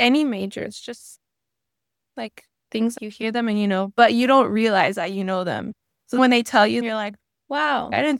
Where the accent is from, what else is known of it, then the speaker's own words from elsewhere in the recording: Miami, Florida, United States; I'm from Miami, Florida, born and raised.